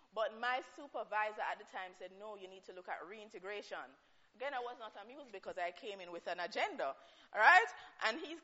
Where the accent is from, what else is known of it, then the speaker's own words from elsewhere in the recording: Jamaica; moved away as an adult; now in United Kingdom; Well, I live in Jamaica, now I'm in the UK. Does that mean I'm British? Does it mean I know the way of life of the British? No, I know Jamaica life.